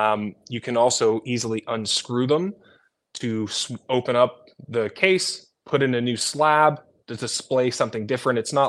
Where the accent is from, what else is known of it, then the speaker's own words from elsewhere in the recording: New Jersey, United States; So I grew up in Jersey, like I said, and my dad grew up in Philly.